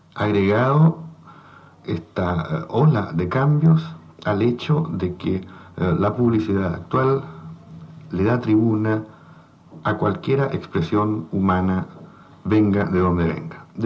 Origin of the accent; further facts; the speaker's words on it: Viña del Mar, Valparaíso, Chile; also born or lived in Ottone, Italy; Yo nací en Ottone, Italia, provincia de Plasencia, el 29 de mayo de 1934. En 1935 llegué a Chile con mis padres como emigrante y desde entonces resido en Valparaíso. Más exactamente en esa parte de Valparaíso que llamamos Viña del Mar.